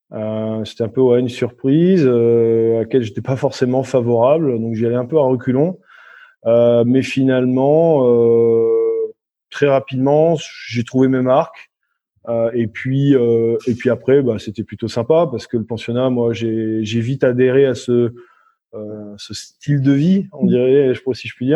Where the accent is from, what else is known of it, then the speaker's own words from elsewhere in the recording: Sainte-Adresse, Normandy, France; born there; also born or lived in Périgueux; Alors moi, je suis né à Sainte-Adresse, du côté du Havre.